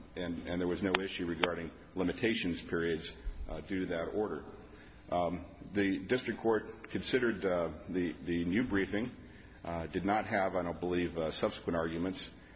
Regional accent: Reno, Nevada, United States; I'm from Reno, Nevada.

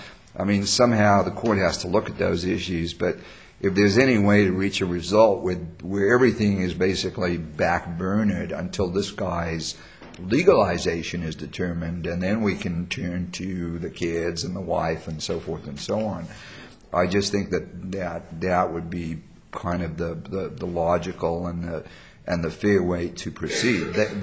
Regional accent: South Africa; I'm from South Africa originally.

